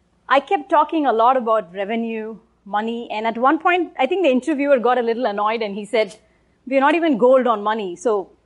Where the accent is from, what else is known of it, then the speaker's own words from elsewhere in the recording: India; Growing up in India